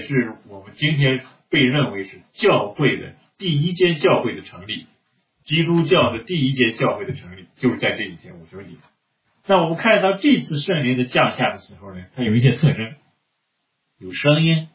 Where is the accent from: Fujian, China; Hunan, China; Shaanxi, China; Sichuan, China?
Shaanxi, China; accent: Shaanbei; 举个例子，就像我这现在给大家讲话，那我带着我浓厚的陕北口音